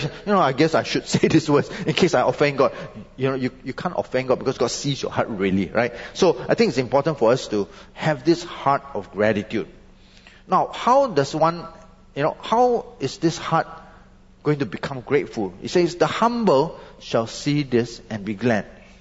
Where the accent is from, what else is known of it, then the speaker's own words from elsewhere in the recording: Malaysia; See, I understand this because I came from Malaysia. Right? I've seen what Malaysia is like.